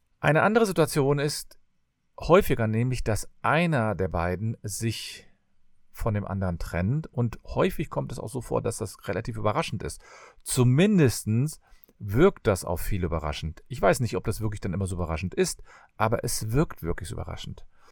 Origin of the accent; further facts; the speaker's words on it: Cologne, North Rhine-Westphalia, Germany; und ich komme aus Köln.